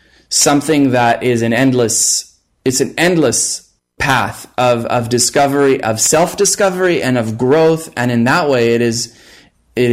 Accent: Israel; English is a second language; Myself, growing up in Israel

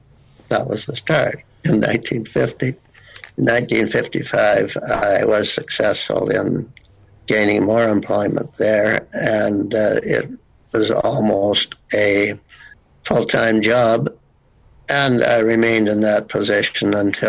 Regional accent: East Flamborough, Ontario, Canada; really in Pussnitz Township, in East Flamborough Township, which bordered Pussnitz. I don't think that's so important, other than I'm native to this area.

